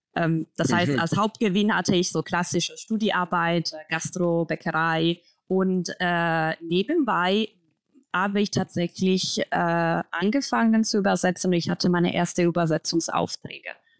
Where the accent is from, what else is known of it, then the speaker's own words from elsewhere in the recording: Como, Lombardy, Italy; German is a second language; ich bin 28 Jahre alt und komme aus Italien, aus der Stadt Como.